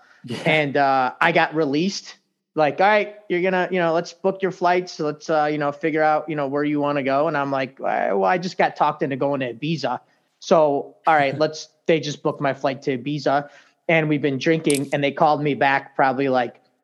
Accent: Chicago, Illinois, United States; So I grew up in Chicago, right? Mm-hmm. So like I grew up in like Spanish speaking neighborhood.

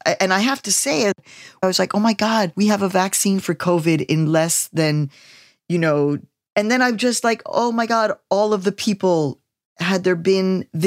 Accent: New York, United States; because I'm a New Yorker.

